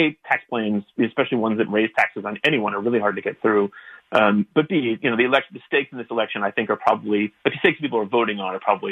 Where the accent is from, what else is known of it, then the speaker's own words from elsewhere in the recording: Texas, United States; In my home state of Texas, I think they've been setting records every single day.